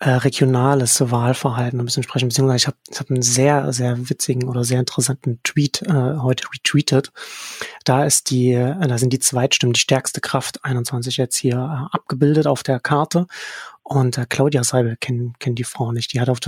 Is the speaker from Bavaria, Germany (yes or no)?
no; Saxony, Germany; Ich komme ursprünglich aus Sachsen. Ich bin in einem kleinen Dorf zwischen Chemnitz und dem Erzgebirge aufgewachsen.